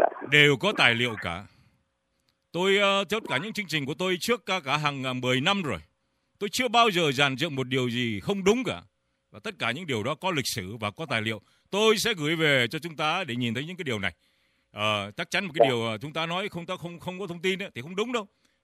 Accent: Nam Định, Vietnam; Tôi quê Nam Định ạ.

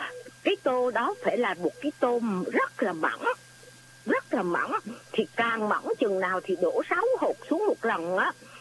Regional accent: Huế, Thừa Thiên Huế, Vietnam; Trong gia đình chúng tôi á thì chỉ có một cái là chơi sâm hường vì chúng tôi là người Huế.

